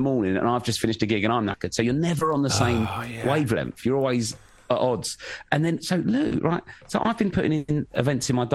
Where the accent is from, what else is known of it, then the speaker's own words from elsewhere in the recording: England, United Kingdom; now in Australia; now I'm just like that weird fucking Pom walking around filming children.